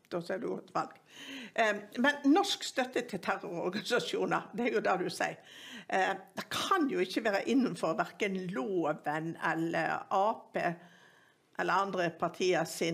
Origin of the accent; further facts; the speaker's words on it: Sotra, Vestland, Norway; Der jeg også vokste opp.